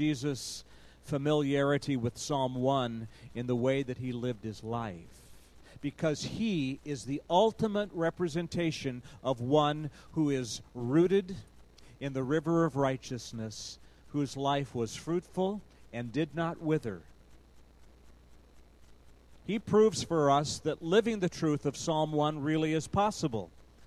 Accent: Wenatchee, Washington, United States; moved away as an adult; I grew up in Wenatchee, but Columbia Grove's only been around for 8 years, and I left in 1970 when I went away to college and never have really lived here.

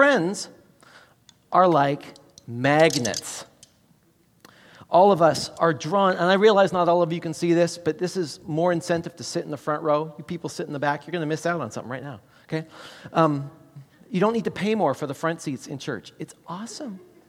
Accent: Nelson, British Columbia, Canada; Nelson, British Columbia is my hometown growing up there.

